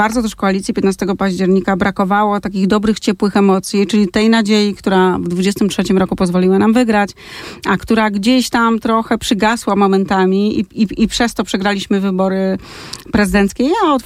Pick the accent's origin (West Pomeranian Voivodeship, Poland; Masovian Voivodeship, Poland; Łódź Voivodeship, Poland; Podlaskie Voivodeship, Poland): West Pomeranian Voivodeship, Poland; Ja pochodzę z województwa zachodniopomorskiego